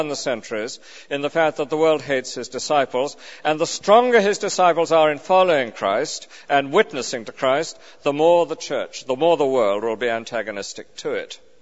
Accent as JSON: {"language": "English", "country": "United Kingdom", "said": "I'm a British, of course, with a stiff upper lip"}